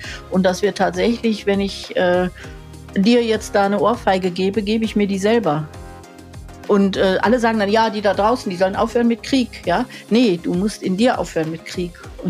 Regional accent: Mönchengladbach, North Rhine-Westphalia, Germany; born there; Also ich bin geboren am Niederrhein in Mönchengladbach und habe zwei ältere Schwestern.

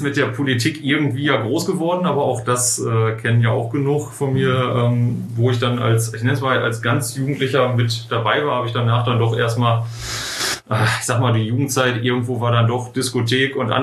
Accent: Mülheim an der Ruhr, North Rhine-Westphalia, Germany; Mülheim ist meine Heimat. Ich bin in Mülheim geboren, aufgewachsen, auch in Eppinghofen aufgewachsen, in meinem Bezirk. War schon auf der Grundschule an der Bruchstraße damals noch, heute ja Grundschule am Dichterviertel.

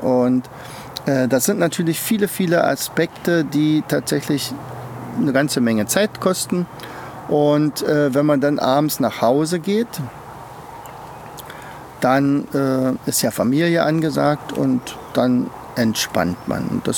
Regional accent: East Germany, Germany; also ich komme ja aus der DDR und Wir hatten ja den Wehrdienst

